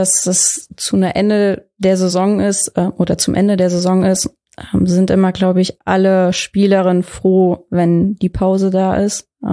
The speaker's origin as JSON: {"language": "German", "town": "Freudenberg", "region": "North Rhine-Westphalia", "country": "Germany", "said": "wo ich herkomme, war es halt immer in der Nähe von Köln. Ich meine, hier für die Kölner ist Freuenberg und 80 Kilometer entfernt wahrscheinlich nicht mal mehr der Umkreis."}